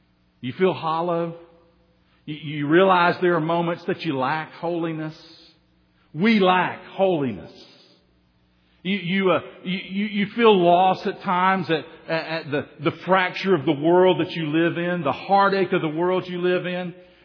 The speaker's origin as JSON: {"language": "English", "region": "Tennessee", "country": "United States", "tie": "born or raised there", "said": "When I was a boy, I grew up on the Tennessee River, actually off a big soddy lake, which was off of the Tennessee River."}